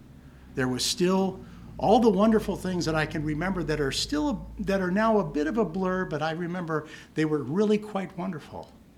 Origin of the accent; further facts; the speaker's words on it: Ireland; And I'm an Irishman. I'm not too bright.